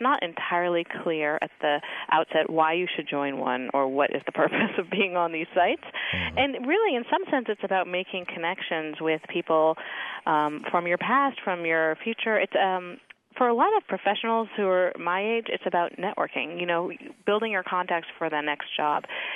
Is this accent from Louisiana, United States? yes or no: no; Champaign, Illinois, United States; born there; also born or lived in California; I was born in Champaign.